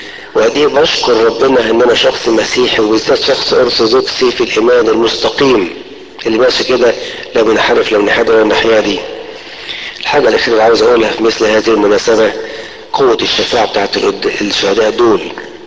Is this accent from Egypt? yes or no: yes; Egypt; يمكن مره طفل صغير كده عندنا في مصر 10 سنين في امتحان